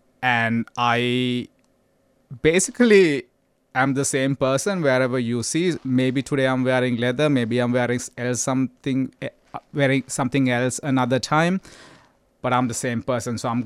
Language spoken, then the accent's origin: English; Sri Lanka; now in Australia; I'm an Australian, I'm a Sri Lankan, I'm an immigrant.